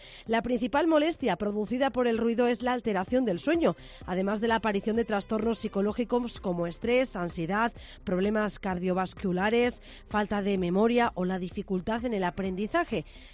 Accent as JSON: {"language": "Spanish", "region": "Castilla-La Mancha", "country": "Spain", "said": "Esto, como castellano-manchegos, nos enfada."}